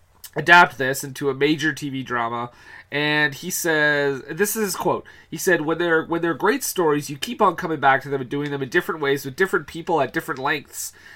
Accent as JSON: {"language": "English", "country": "Canada", "said": "And we are Canadian."}